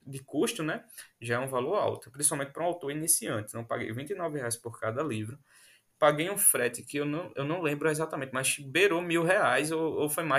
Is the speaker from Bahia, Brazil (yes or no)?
no; Sapé, Paraíba, Brazil; aqui eu sou da cidade de Augusto dos Anjos, que é um dos maiores poetas do Brasil. Então, ele é nascido aqui na minha cidade, que se chama Sapé, na Paraíba.